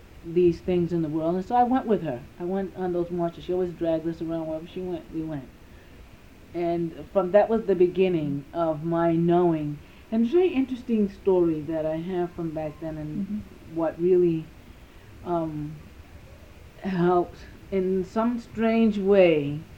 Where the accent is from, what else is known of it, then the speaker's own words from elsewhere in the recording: Manhattan, New York, United States; Okay, I grew up in Manhattan, in Chelsea, in the projects, the Elliott housing and the projects there.